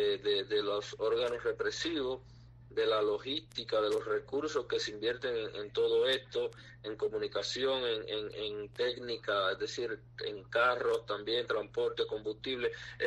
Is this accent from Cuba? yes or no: yes; Cuba; para los que somos cubanos y hemos vivido dentro y sabemos cómo funcionan las cosas ahí